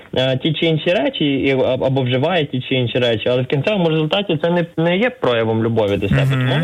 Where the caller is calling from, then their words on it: Odesa, Odesa Oblast, Ukraine; я з Одеси.